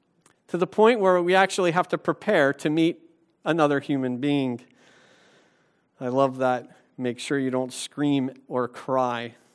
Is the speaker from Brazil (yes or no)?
no; Philadelphia, Pennsylvania, United States; born there; I was born in Philadelphia, PA, at Albert Einstein Medical Center.